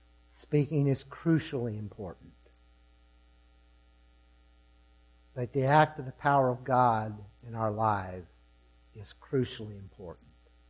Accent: Mississippi, United States; I'm from South Mississippi.

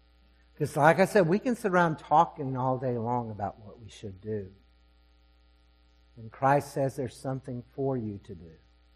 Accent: Mississippi, United States; I'm from South Mississippi.

